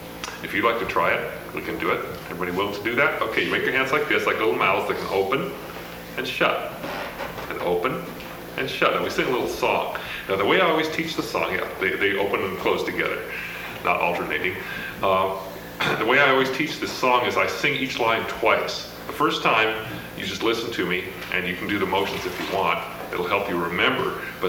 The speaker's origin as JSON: {"language": "English", "town": "Seattle", "region": "Washington", "country": "United States", "said": "Okay, let's start all over again. … I'm from Seattle."}